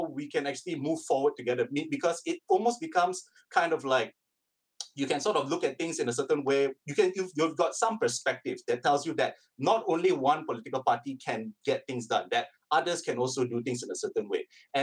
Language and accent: English; Selangor, Malaysia; I'm ethnically Chinese, I'm from the Klang Valley area, I grew up here